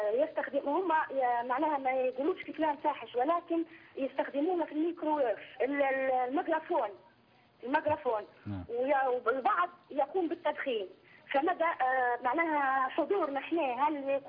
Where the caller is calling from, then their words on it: Libya; إحنا عندنا في ليبيا هنا مجموعة من النساء